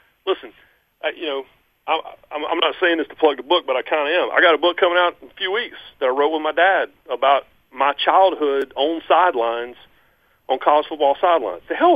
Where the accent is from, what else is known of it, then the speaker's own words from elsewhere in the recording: North Carolina, United States; and because I grew up on Tobacco Road, you guys know my dad was an ACC referee for 40 years.